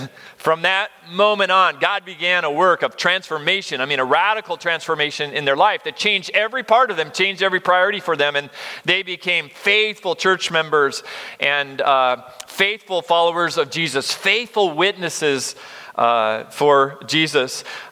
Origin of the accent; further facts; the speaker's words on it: Colorado, United States; also born or lived in California; I grew up in Colorado and California, and so they were living in Arizona.